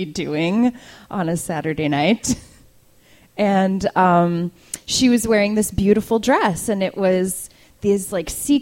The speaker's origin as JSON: {"language": "English", "town": "Rock Falls", "region": "Illinois", "country": "United States", "tie": "born or raised there", "said": "I was this little girl growing up in Rock Falls, Illinois, which is a tiny little farm."}